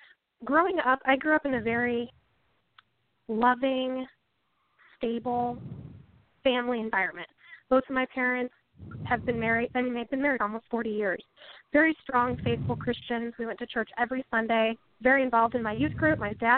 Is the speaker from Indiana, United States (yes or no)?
yes; Indiana, United States; also born or lived in New Mexico; So I am a Midwestern gal. I'm born and raised in Indiana, so I'm very proud to be a Hoosier.